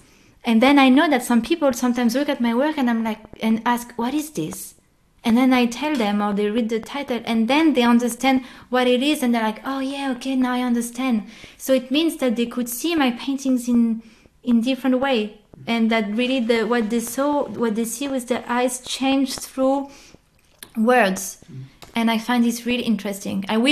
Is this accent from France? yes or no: yes; France; English is a second language; moved away as an adult; I'm away from France for the last 10 years, that my culture, my idea of France is a little bit romanticized in a way